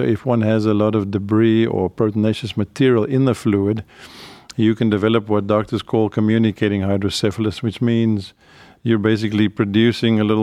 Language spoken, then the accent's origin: English; South Africa; moved away as an adult; now in Cleveland, United States; I'm native South African, and I frequently still go there. I love the place. And I also love Cleveland. I came here in the 90s, did my residency and training here, and then went back to South Africa for 10 years, and now I've been back here again for, I guess, 13 years.